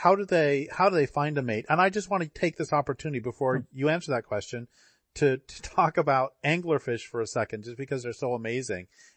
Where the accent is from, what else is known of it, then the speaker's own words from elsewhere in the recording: Colorado, United States; I grew up in Colorado and drove through Wyoming a bazillion times and it can get pretty hot.